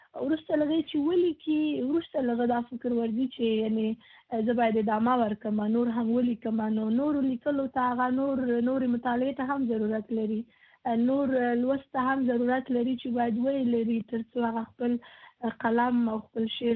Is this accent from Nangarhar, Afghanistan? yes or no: no; Kabul, Afghanistan; moved away as an adult; ما از په کابل کې زیږیدلې ما او په کابل کې ما زده کړې کړې دي